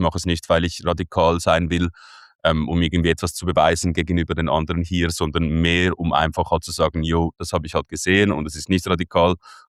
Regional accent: Switzerland; accent: Swiss German; first language Swiss German; es ist ein sehr schweizerischer Name. Schweizerdeutsch ist meine Muttersprache. Ich bin in gut situierte Verhältnisse reingeboren, in eine sehr schweizerische Familie

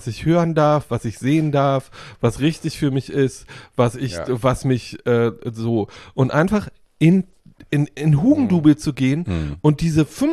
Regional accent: eastern Germany, Germany; mich als Ostdeutscher in meiner kompletten Identität in der westdeutschen Gesellschaft zu bewegen

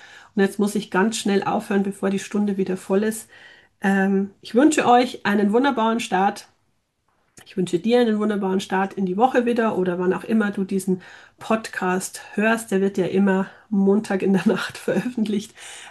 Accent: Bavaria, Germany; Ich bin in Niederbayern geboren, aufgewachsen, bin nach einem Abstecher von nach München in die große Stadt

